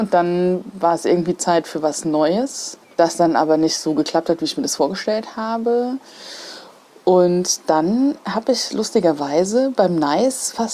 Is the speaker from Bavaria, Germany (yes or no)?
no; Mainz-Kostheim, Hesse, Germany; Ich komme tatsächlich hier aus Mainz. Also ich bin echt Mainzer Mädchen und ich bin in Kostheim groß geworden tatsächlich. Bin aber hier in Mainz geboren, bin hier zur Schule gegangen, habe hier Abi gemacht und studiert.